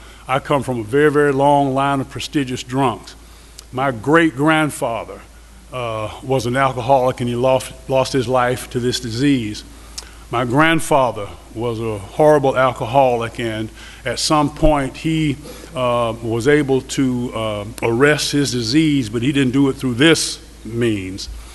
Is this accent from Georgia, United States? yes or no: yes; Atlanta, Georgia, United States; he was asking where I was from, and I said I was from the Atlanta area.